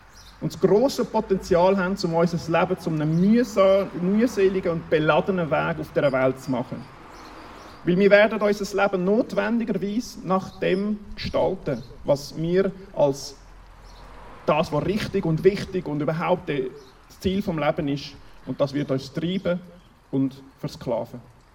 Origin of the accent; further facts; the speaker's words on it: Peru; In Peru, wo ich aufgewachsen bin, wird heutzutage nach wie vor an vielen Orten mit Joch und zwei Tieren gepflügt